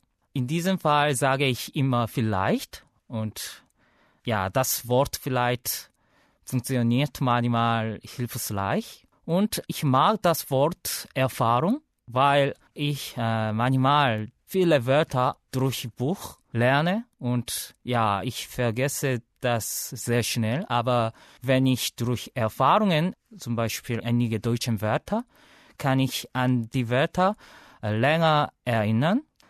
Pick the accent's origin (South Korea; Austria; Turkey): South Korea; Seoul; German is a second language; Guten Tag … Ich komme aus Südkorea, die Hauptstadt von Korea, Seoul. Und ich wurde 1982 geboren.